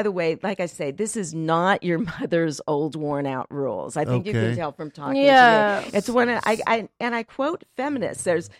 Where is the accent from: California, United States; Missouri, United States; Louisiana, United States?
California, United States; Los Angeles; also born or lived in New York; I'm from Los Angeles.